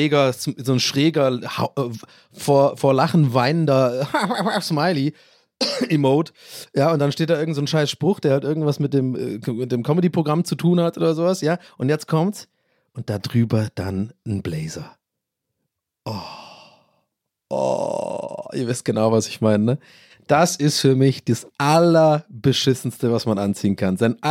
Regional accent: Ireland; aus meiner Sicht als Ire, der aber eigentlich der deutscheste Ire ist aller Zeiten

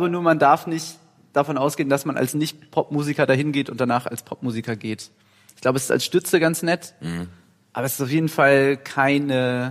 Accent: Lower Saxony, Germany; also born or lived in Saarbrücken; am ehesten groß geworden so in Norddeutschland in der Nähe von Lüneburg.

